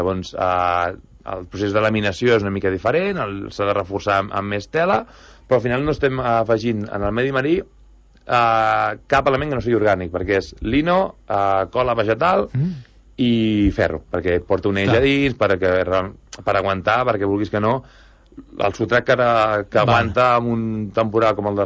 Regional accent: Canet, Catalonia, Spain; jo soc de Canet

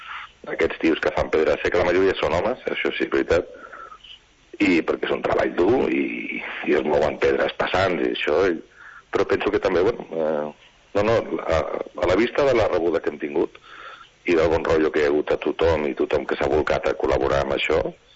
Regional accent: Barcelona, Catalonia, Spain; born there; encara que jo vaig néixer a Barcelona

